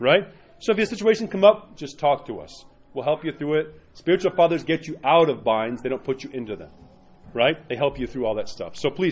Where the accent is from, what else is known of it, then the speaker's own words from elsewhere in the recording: New York, United States; I grew up in New York.